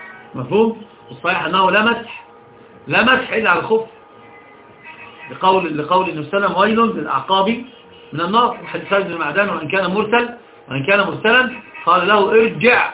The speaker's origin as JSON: {"language": "Arabic", "country": "Egypt", "said": "صحيح طبعا هي القراءة المشهورة أصحاب طبعا عندنا في مصر"}